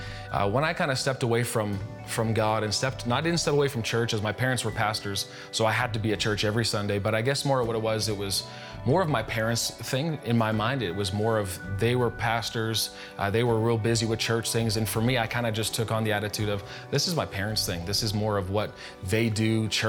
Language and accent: English; Red Deer, Alberta, Canada; and I'm from Red Deer, Alberta, Canada.